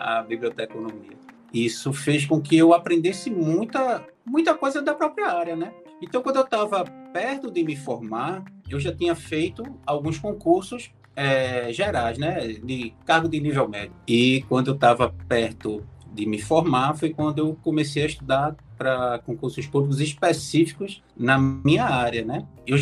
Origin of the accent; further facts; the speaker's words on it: Recife, Pernambuco, Brazil; Eu sou de Recife